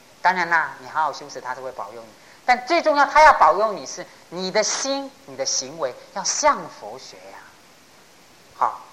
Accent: China; 就是我们中国人讲的见贤思齐焉呐。

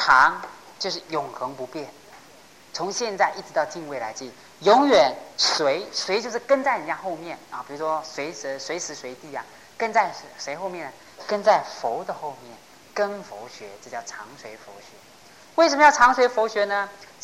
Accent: China; 就是我们中国人讲的见贤思齐焉呐。

